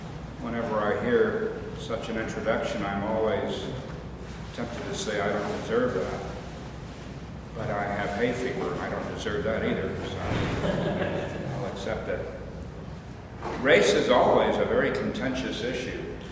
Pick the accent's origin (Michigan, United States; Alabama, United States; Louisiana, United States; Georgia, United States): Louisiana, United States; Leesville; born there; I was born in the Deep South, Leesville, Louisiana, in 1939.